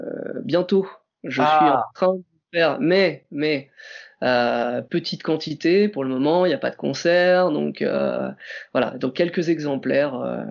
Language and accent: French; Paris, Île-de-France, France; born there; De syrien de par mon père et français de par ma mère. Voilà. Et je suis né en France, à Paris.